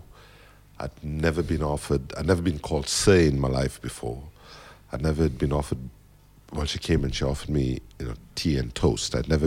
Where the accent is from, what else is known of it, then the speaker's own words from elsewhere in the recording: South Africa; I went to Oxford as a South African and I came back from Oxford as an African